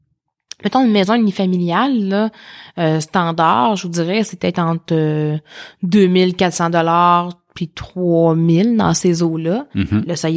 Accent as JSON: {"language": "French", "town": "Mercier", "region": "Quebec", "country": "Canada", "tie": "born or raised there", "said": "Ville-Mercier, ma ville natale."}